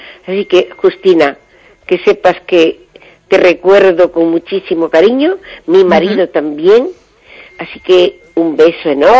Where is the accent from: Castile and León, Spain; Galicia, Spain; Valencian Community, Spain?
Galicia, Spain; Freanes; Entre Ríos, que es al lado de Freanes, de mi pueblo